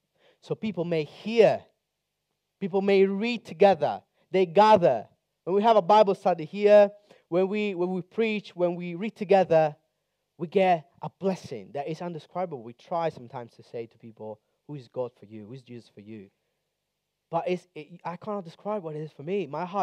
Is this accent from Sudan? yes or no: no; Rome, Lazio, Italy; I come from Rome. My girlfriend is in Sicily right now.